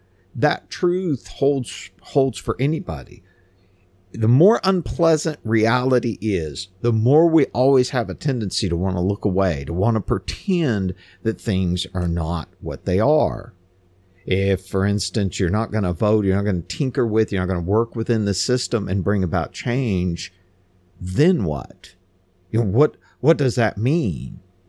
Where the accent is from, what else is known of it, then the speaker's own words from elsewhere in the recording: Texas, United States; But our story today comes from my home state of Texas